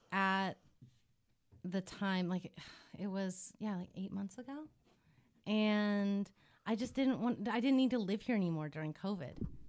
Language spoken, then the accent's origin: English; Montana, United States; also born or lived in Los Angeles, United States; And then I grew up in Montana, but I was born here in LA.